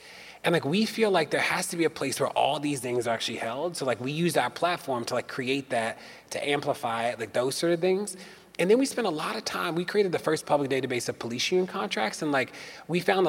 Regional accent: Maryland, United States; In Maryland, my home state, there's a law that says that you can file an anonymous complaint against an officer for everything except brutality.

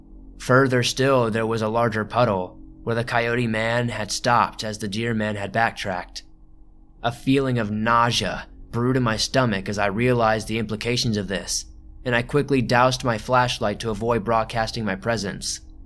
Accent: Ohio, United States; Growing up in Ohio, in the Appalachian foothills, I was rather used to the terrain

